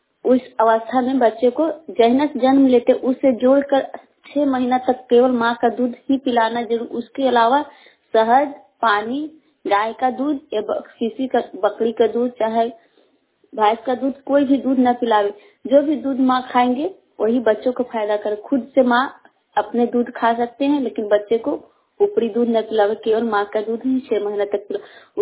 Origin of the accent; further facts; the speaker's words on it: Hisua, Bihar, India; छतियर पंचायत हिसुआ प्रखंड जिला नवादा के निवासी हूँ।